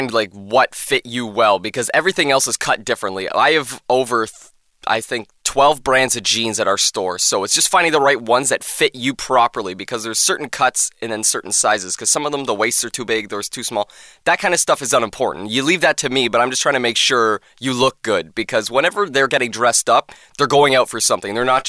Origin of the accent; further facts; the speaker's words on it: Kingston, Ontario, Canada; Well, I'm from a hockey town, actually.